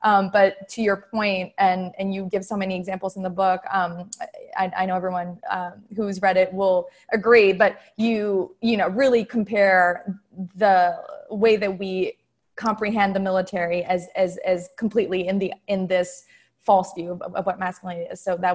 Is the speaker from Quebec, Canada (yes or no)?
yes; Quebec, Canada; I'm from Quebec